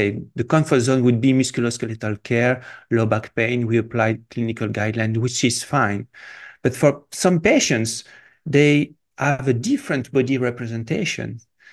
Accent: Morocco; I'm French and Peruvian, and I was born in Morocco. I grew up in Morocco, and as you know, I lived in the US

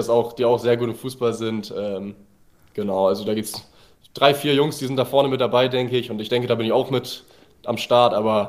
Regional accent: Bremen, Germany; ich komme ja aus Habenhausen, aus Bremen, das ist so ein kleines Dorf quasi am Stadtrand

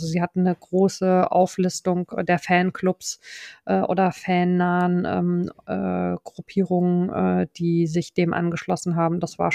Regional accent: Hesse, Germany; born there; now in Mainz, Germany; Als gebürtige Person aus dem hessischen Teil des Odenwaldes, wo wiederum Fasching gefeiert wird, musste ich das, als ich Ende der 90er nach Mainz gekommen bin, auch erstmal lernen.

